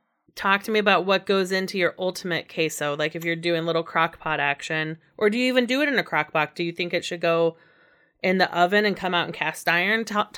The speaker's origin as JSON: {"language": "English", "region": "Indiana", "country": "United States", "also_born_or_lived": "Durango, Colorado", "said": "so I'm from Indiana, but I lived in Durango, Colorado for 3 years."}